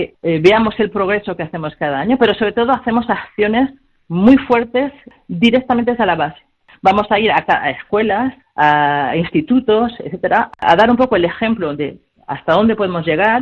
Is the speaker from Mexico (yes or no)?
no; Spain; now in France